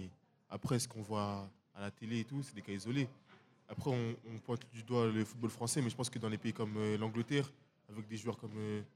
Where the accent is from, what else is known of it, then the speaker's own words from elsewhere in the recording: Le Kremlin-Bicêtre, Île-de-France, France; Moi, je viens du Kremlin.